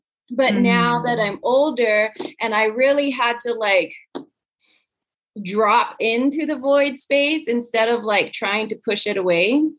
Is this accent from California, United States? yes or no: yes; California, United States; moved away; also born or lived in Hawaii / Seattle; I was raised in California, and then I moved to Hawaii for about 15 years. And now I'm in New Mexico. I spent some time in Seattle, so I'm kind of like all over the place.